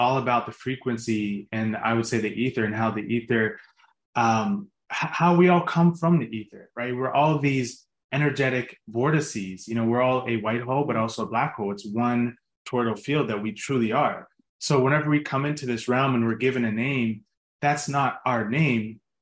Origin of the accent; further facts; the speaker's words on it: Pittsburgh, Pennsylvania, United States; I grew up in Pittsburgh. I played at Pitt before I transferred to UMass.